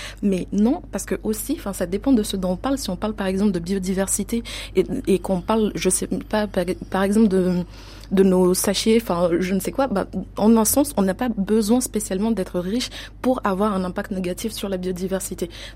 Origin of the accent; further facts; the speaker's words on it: Mayotte, France; l'exemple de Mayotte d'où je viens de Mayotte